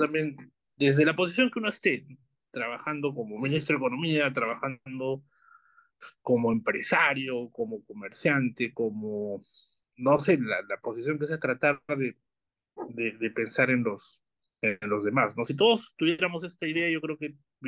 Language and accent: Spanish; Peru; Entonces yo creo que como peruanos debemos recuperar esa ambición de ser un país mejor.